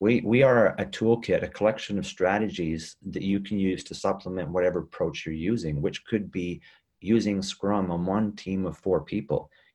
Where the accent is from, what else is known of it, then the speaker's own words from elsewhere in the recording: Calgary, Alberta, Canada; from Calgary, Canada. I'm actually doing this from London. I travel a lot.